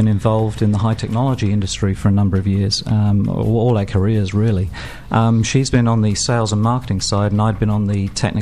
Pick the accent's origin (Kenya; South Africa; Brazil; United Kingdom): United Kingdom; London; also born or lived in Toronto, Canada / Phoenix, United States; now in United States; I'm from London. And we met while living in Toronto, Canada.